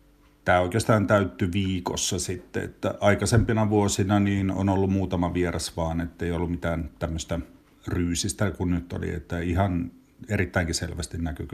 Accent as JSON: {"language": "Finnish", "town": "Siikainen", "region": "Satakunta", "country": "Finland", "tie": "born or raised there", "lives_now": "Kirkkonummi, Finland", "said": "mehän asutaan Kirkkonummella. Mä oon Siikaisesta itse kotoisin ja tämä on mulla tämmöinen diaspora-siikalaisen puuhamaa"}